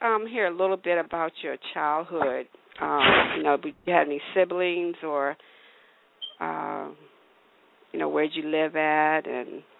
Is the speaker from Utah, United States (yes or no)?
no; Washington, District of Columbia, United States; It's two ladies that are from D.C., my hometown. Rah, rah, rah, rah, rah. Yeah, D.C., go D.C.